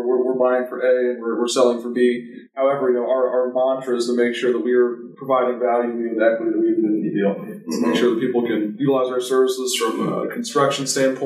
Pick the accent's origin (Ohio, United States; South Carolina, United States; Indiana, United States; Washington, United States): Indiana, United States; Indianapolis; And you know, we're strictly Indianapolis because we're born and bred in Indianapolis.